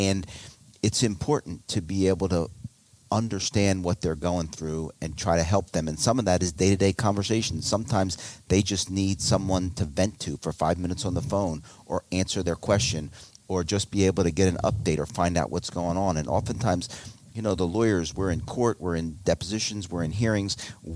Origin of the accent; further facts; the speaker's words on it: Germantown, Pennsylvania, United States; I grew up on High Street in Germantown, a few blocks from Martin Luther King High School